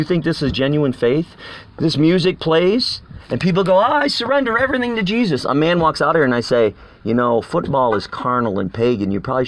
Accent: Chicago, Illinois, United States; He went around with a survey in his neighborhood finding out, I'm from Chicago, where he's from.

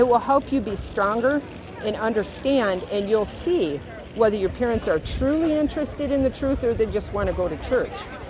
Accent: Wisconsin, United States; We live in a little camper van and we travel around America. We're from Wisconsin originally.

